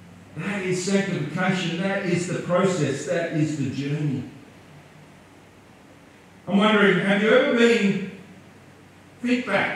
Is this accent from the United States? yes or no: no; Orange, New South Wales, Australia; When I was growing up, I grew up in West New South Wales in Orange Core